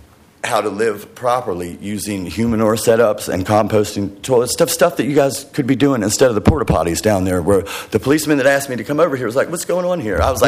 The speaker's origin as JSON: {"language": "English", "region": "Virginia", "country": "United States", "said": "I came from the East Coast in Virginia."}